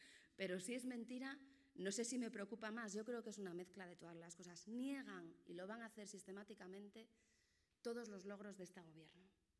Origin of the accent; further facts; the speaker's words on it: Asturias, Spain; Yo es que, como sabéis, soy asturiana.